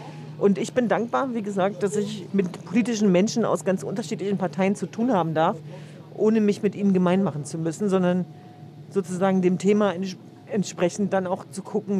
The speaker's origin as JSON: {"language": "German", "town": "Hanover", "region": "Lower Saxony", "country": "Germany", "tie": "born there", "lives_now": "Berlin, Germany", "said": "Also ich bin ja gebürtige Hannoveranerin, aber das sind meine Wurzeln. Aber Berlin ist wirklich zu einer Heimat geworden."}